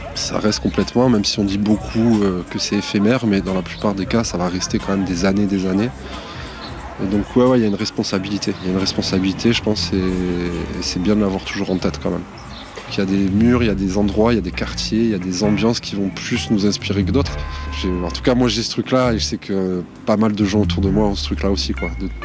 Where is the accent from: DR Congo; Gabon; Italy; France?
France; Marseille, Provence-Alpes-Côte d'Azur; J'ai 38 ans, je viens de Marseille.